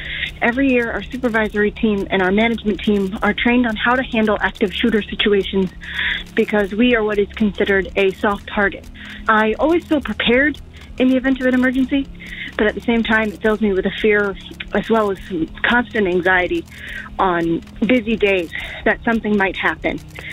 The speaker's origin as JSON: {"language": "English", "town": "Chester", "region": "New Jersey", "country": "United States", "said": "I am from Chester, New Jersey."}